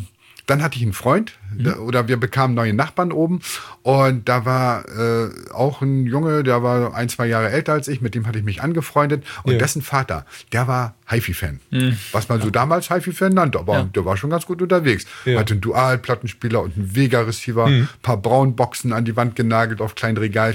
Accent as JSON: {"language": "German", "region": "Bremen", "country": "Germany", "tie": "born or raised there", "said": "Und ich bin in Bremen aufgewachsen, ich bin Bremer."}